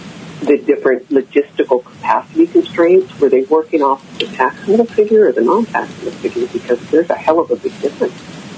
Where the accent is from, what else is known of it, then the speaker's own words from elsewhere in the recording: California, United States; I grew up in Contra Costa County, and I was still back home when that happened.